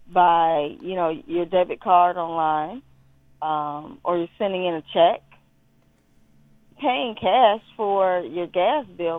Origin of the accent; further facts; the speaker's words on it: Chicago, Illinois, United States; Everyone knew I was the girl from Chicago who sold the weed.